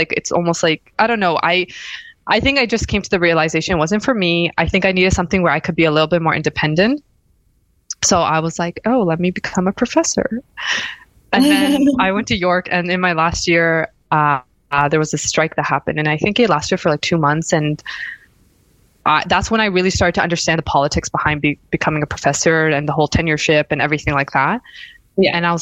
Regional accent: Mississauga, Ontario, Canada; Like, I applied locally, so I'm from Toronto, Mississauga

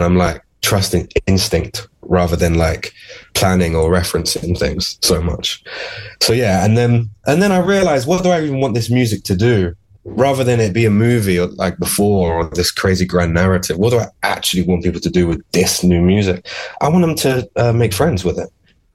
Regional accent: United Kingdom; Like again, the album was like a comment on my life growing up in Britain and working classness and a lot of stuff.

